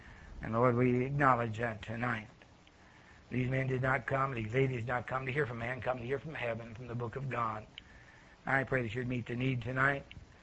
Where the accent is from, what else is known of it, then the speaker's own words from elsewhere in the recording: Pennsylvania, United States; Now, I'm really not a Southern. I'm a Yankee. I'm from Pennsylvania.